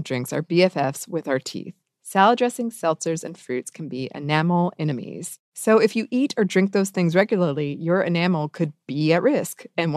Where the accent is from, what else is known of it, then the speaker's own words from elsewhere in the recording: Pacific Northwest, United States; My husband is from Mexico City and I'm from the Pacific Northwest.